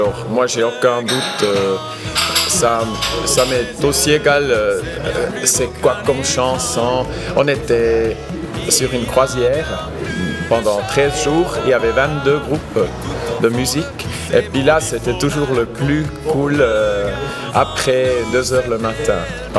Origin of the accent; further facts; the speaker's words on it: Bern, Switzerland; accent: Bernese; French is a second language; moi je suis pas tout à fait bilingue, j'ai un accent mais vraiment bernois, puis je viens d'une région où on parle pas le français